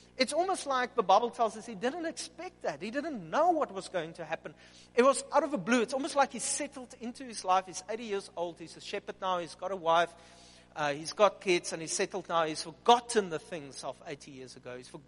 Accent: Upington, Northern Cape, South Africa; I'm from Upington. Let me tell you, don't romanticize it.

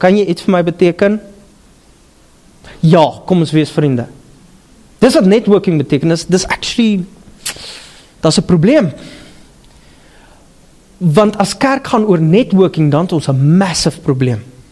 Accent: Upington, Northern Cape, South Africa; ek kom van Appington af, so ek kan hoor praat

